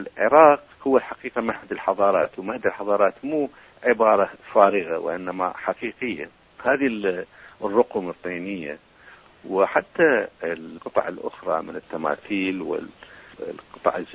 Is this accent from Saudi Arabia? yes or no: no; Iraq